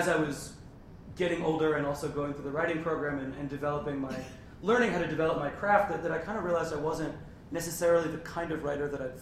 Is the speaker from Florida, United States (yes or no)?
yes; Florida, United States; I mean, I grew up in Florida, and you didn't see that many.